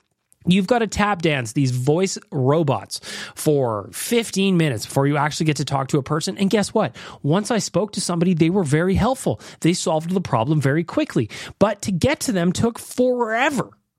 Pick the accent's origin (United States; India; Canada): Canada; now in Australia; I'm actually in Australia, but I'm from Canada.